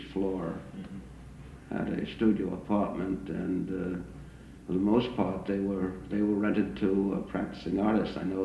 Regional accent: Brooklyn, New York, United States; Well, I was born in Brooklyn, New York, and we spent our winters there, and I went to school in New York, Brooklyn Friends School

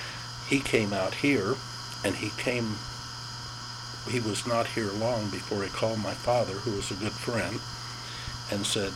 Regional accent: Oklahoma, United States; born there; I was born in Oklahoma in 1934.

